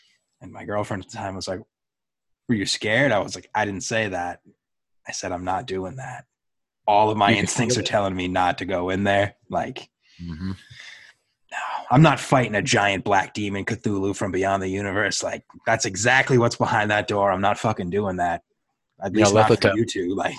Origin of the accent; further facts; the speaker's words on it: New England, United States; that kind of is how it is growing up in New England.